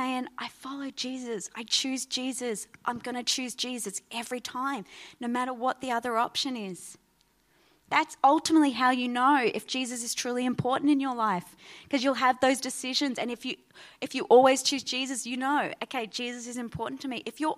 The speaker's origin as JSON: {"language": "English", "town": "Sydney", "region": "New South Wales", "country": "Australia", "tie": "born or raised there", "moved": "as an adult", "lives_now": "Gold Coast, Australia", "said": "I grew up in Sydney. And when I married Az, I moved to Queensland."}